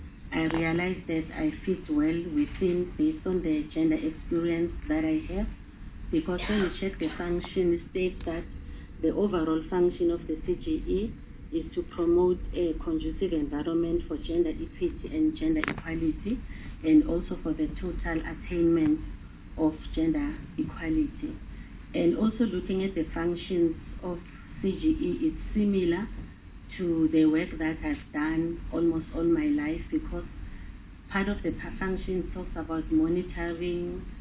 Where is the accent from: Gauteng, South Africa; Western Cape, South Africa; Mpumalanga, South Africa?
Mpumalanga, South Africa; I come from Mpumalanga province.